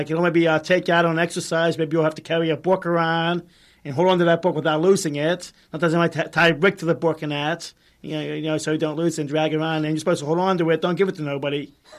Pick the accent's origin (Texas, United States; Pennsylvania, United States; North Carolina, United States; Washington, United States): Pennsylvania, United States; Pittsburgh; Yeah, I'm from Pittsburgh. I'm born and raised